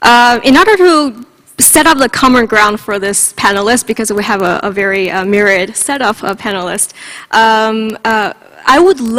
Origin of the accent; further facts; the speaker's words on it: China; my story living in China, growing up in China, had this experience of secondhand liberalism